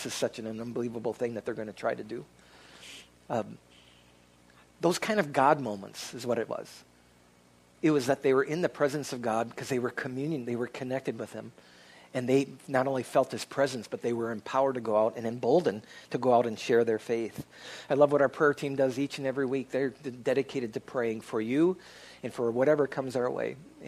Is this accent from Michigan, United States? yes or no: no; Minnesota, United States; I said, well, I grew up in Western Minnesota, and so give me a try.